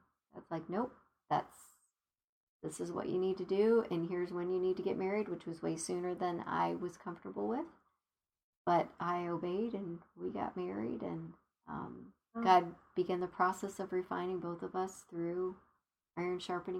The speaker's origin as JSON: {"language": "English", "region": "Arizona", "country": "United States", "said": "Well, I was from Arizona."}